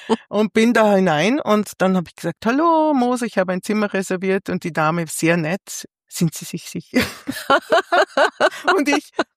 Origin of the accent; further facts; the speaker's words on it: Vienna, Austria; dann die ganze Donau entlang bis nach Wien in meine alte Heimat